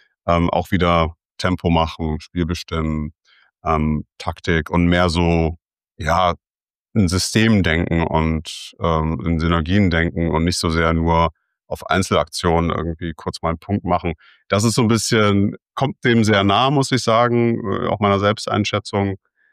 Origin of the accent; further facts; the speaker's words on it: Cologne, North Rhine-Westphalia, Germany; Ich komme aus Köln gebürtig, geboren, aufgewachsen. Also sozusagen fast ein Heimspiel hier, dann auch im Podcast. Bin jetzt inzwischen 43 Jahre alt